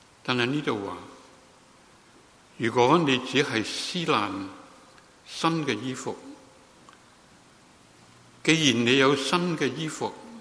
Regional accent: Guangdong, China; 我们广东人说我们这个肉身呢，是好像一个臭皮囊那样

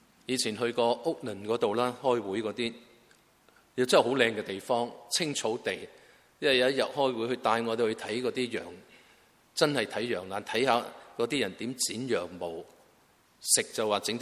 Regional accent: Guangdong, China; 有时我们广东人发酵啊

